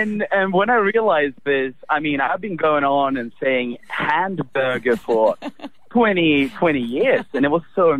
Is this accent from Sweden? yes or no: yes; Sweden; English is a second language; it's because I'm from Sweden mainly and we don't speak English in Sweden, obviously. But this was, I'm 25 years old now